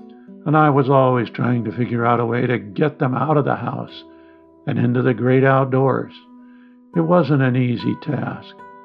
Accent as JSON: {"language": "English", "region": "Iowa", "country": "United States", "tie": "born or raised there", "said": "We grew up in Iowa, and the weather was very important."}